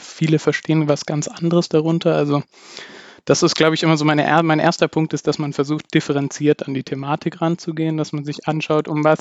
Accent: Altdorf, Bavaria, Germany; Ich komme ursprünglich aus dem Dekanatsbezirk Altdorf in Bayern, bei Nürnberg

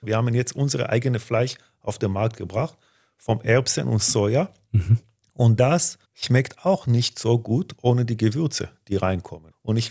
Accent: Israel; und ich auch als Israeli

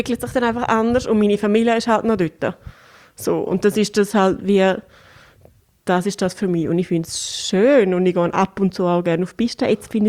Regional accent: Graubünden, Switzerland; als Bündnerin wirst du recht, ja

